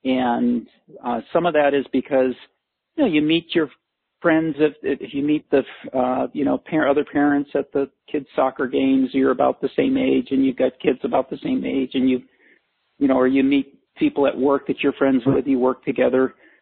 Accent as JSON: {"language": "English", "town": "Naperville", "region": "Illinois", "country": "United States", "tie": "born or raised there", "said": "Naperville. So if someone's from Chicago, Naperville is a suburb of that. I will say, hey, yeah, I grew up in Naperville."}